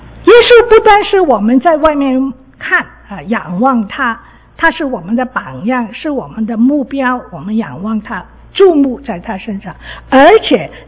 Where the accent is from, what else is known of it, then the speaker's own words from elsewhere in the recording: Guangdong, China; Chinese is a second language; 对不起，我是广东人的啊，有时候转不过来那个国语啊